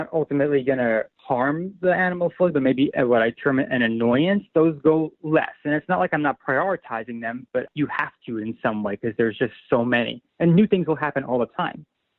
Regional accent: New York City, New York, United States; I grew up and currently in New York City. I live in Staten Island.

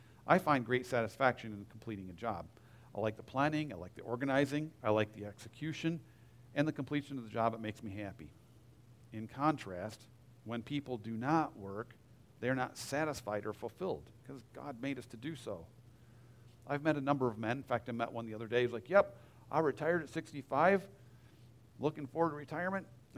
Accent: Michigan, United States; I come from Michigan, where if you're in Michigan in the middle of October, all the trees are beautiful

